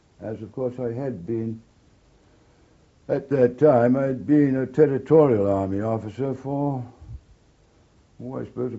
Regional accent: Cardiff, Wales, United Kingdom; I was born in Cardiff and went to prep school there. Then I went to public school at Berkhamsted in Hertfordshire.

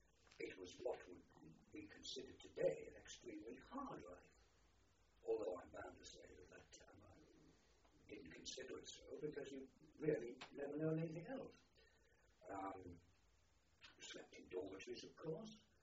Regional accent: Sunderland, North East England, United Kingdom; also born or lived in Newcastle; 22nd of November, 1921. I was born in hospital in Newcastle. But we were resident in Sunderland.

